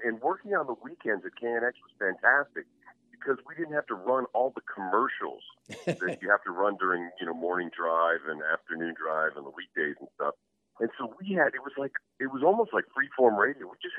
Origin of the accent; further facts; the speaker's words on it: New England, United States; Yes, and growing up in New England, you know, we lived on ghost stories back there.